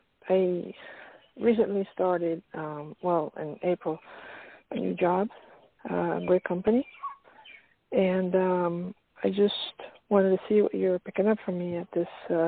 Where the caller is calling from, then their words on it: Pennsylvania, United States; Pennsylvania.